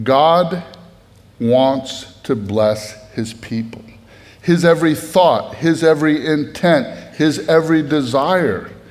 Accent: Northeast, United States; I grew up in the Northeast. We have these huge maple trees.

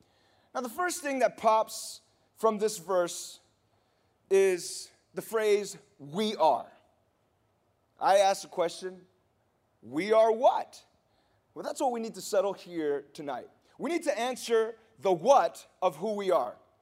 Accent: Miami, Florida, United States; And I'm from Miami, man. You should see how that is around there.

